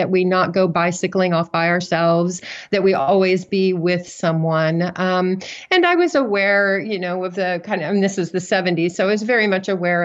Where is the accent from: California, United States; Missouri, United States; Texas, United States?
Texas, United States; Odessa; when I was growing up in Odessa, it was also a deeply segregated and deeply racist town.